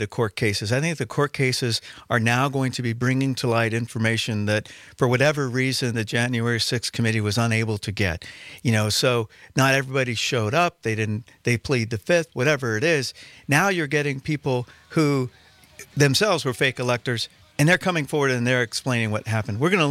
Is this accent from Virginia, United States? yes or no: no; Hawaii, United States; Oh, no. I grew up in Hawaii.